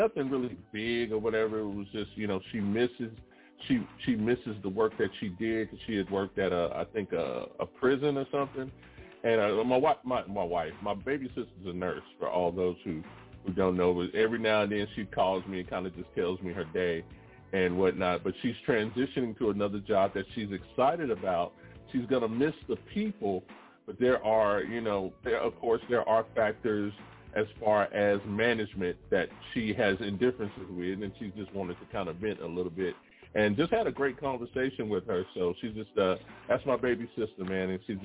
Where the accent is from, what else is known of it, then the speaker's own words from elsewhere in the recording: Arkansas, United States; also born or lived in Los Angeles; As a kid growing up, you know, of course I am from Arkansas, but I, you know, spent some time in LA, lived out there for a couple of years, have family who's still out there with my dad